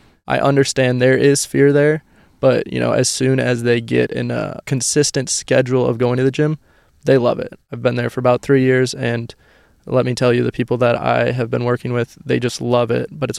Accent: Bourbonnais, Illinois, United States; So I'm born and raised in Bourbonnais, Illinois. I went to Bishop McNamara for high school and then went on to Olivet Nazarene University, where I played baseball.

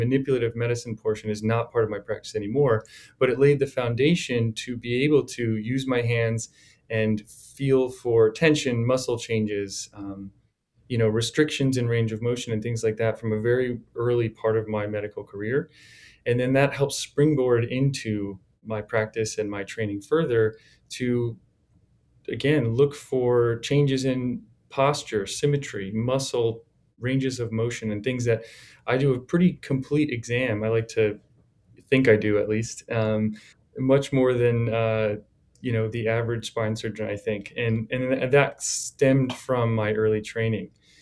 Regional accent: New Jersey, United States; I grew up in New Jersey.

